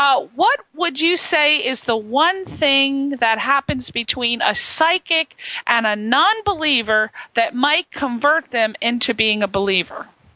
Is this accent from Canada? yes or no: no; Ireland; because I'm Irish, so we're very hot tempered.